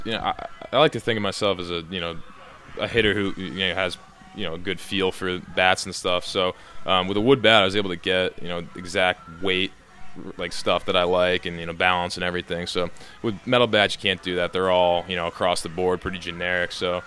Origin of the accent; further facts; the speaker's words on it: Boston, Massachusetts, United States; growing up in Boston, David Ortiz is kind of that guy that every kid playing baseball looked up to.